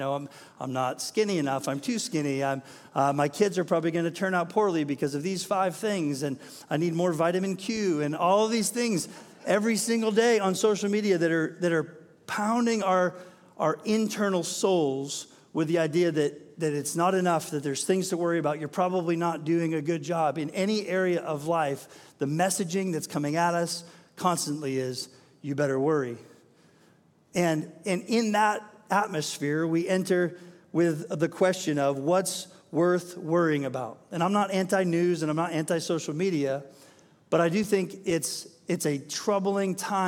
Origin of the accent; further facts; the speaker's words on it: North Berwick, Maine, United States; also born or lived in Texas; I grew up in North Berwick, just south of here.